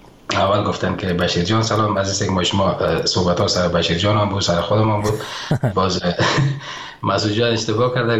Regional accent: Afghanistan; افغانستان نازنینم که من خاک وطنم مثل زر است برای من

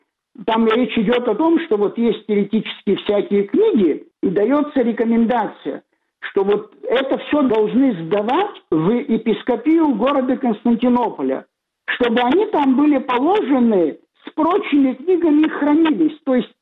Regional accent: Abkhazia, Georgia

